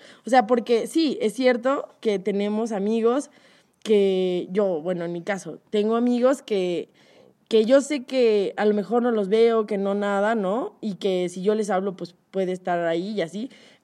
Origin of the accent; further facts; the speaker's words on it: Cuernavaca, Morelos, Mexico; yo soy de Cuerna, entonces como que crecí con mis mismas amigas de la primaria, fueron las mismas de la secundaria y fueron las mismas de la prepa